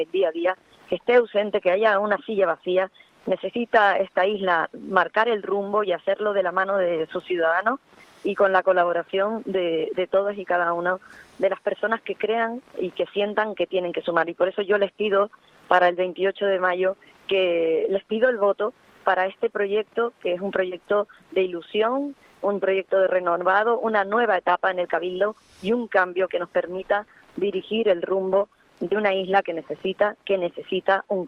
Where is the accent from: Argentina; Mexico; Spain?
Spain; Canary Islands; yo me siento profundamente canaria